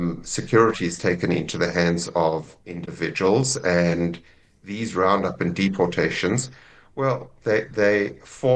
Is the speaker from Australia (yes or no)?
no; South Africa; now in United States; I'm not Israeli, I'm American. Mm. I'm ex-South African, but I'm American.